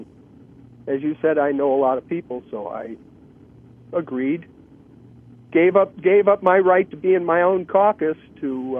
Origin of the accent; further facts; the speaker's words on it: Des Moines, Iowa, United States; also born or lived in Chicago, United States / Wisconsin, United States; I was born in Chicago. We moved to Wisconsin when I was in high school. We moved to Des Moines, Iowa in 1967. I graduated from high school here in Des Moines